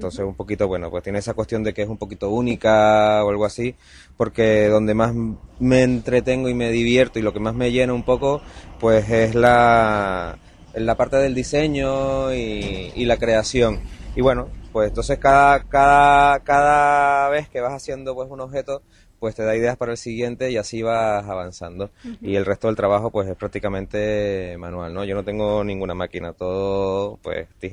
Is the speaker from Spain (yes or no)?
yes; Canary Islands, Spain; moved away; Yo vengo de Canarias.